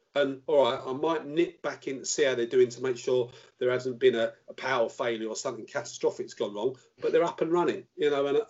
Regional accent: London, United Kingdom; And for you to call me a northerner, when I'm born and bred in South London, I was mortified.

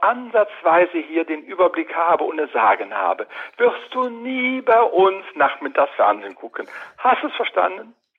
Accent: Cologne, North Rhine-Westphalia, Germany; Und wir wollten auch nicht in Köln, wir sind Kölner

